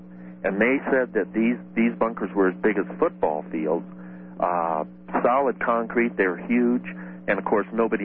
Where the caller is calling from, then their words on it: Everett, Washington, United States; Everett, Washington.